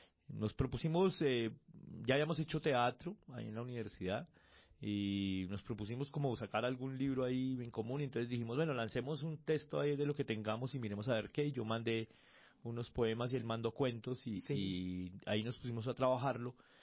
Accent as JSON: {"language": "Spanish", "country": "Colombia", "said": "una de las aspiraciones de uno como escritor colombiano de poesía es tener un vallenato"}